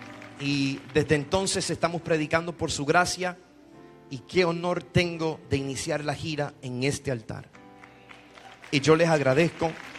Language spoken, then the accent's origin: Spanish; Vieques, Puerto Rico; also born or lived in Anaheim; Y cuando llegamos a Vieques, papá dejó de vender la droga y comenzó a consumirla.